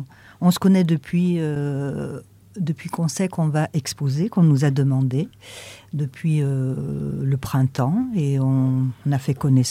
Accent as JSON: {"language": "French", "region": "Auvergne-Rhône-Alpes", "country": "France", "tie": "born or raised there", "said": "Je suis née en Savoie, au bord d'une rivière, le Chéran. J'ai joué toute mon enfance."}